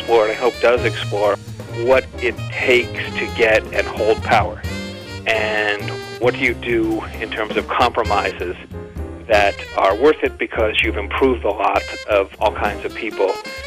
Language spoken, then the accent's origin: English; Massachusetts, United States; also born or lived in New Jersey; Yeah, I was born in New Jersey, but we moved up to Massachusetts, the North Shore of Massachusetts, when I was about 8. And both my parents were born in the city.